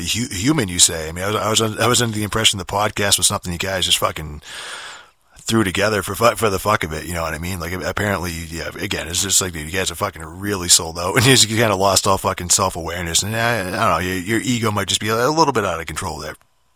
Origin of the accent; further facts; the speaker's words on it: Boston, Massachusetts, United States; and I'm from Boston